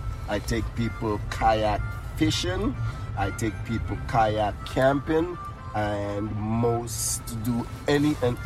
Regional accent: Plymouth, Tobago, Trinidad & Tobago; And the part of Tobago that I came from is called Plymouth. And Plymouth, and most of everybody that lived in Plymouth, Tobago, we're all fishermen. So I basically came from a family of fishers.

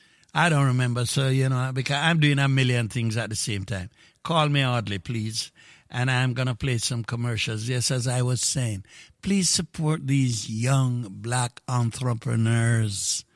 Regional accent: Jamaica; The whole of we come from Manchester and Clarendon.

